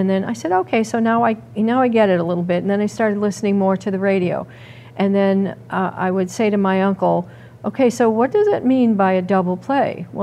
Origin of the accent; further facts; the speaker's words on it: Massachusetts, United States; I come from the Boston area, so of course my team is the Boston Red Sox.